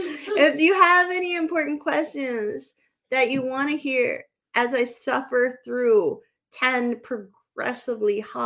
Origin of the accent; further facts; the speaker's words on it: New England, United States; I was born in New England, where the spiciest thing growing up was like